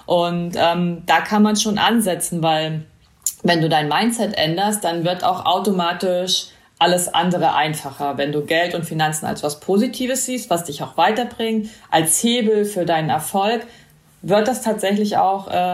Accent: eastern Germany, Germany; Naja, also ich kenne es so von früher. Ich bin im Osten aufgewachsen

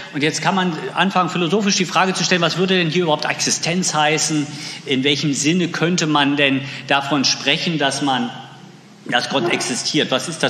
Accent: Pritzwalk, Brandenburg, Germany; ich bin im Brandenburgischen aufgewachsen, genauer gesagt in Pritzwalk. Das werden die wenigsten kennen wahrscheinlich. Es liegt so in der Mitte zwischen Hamburg und Berlin.

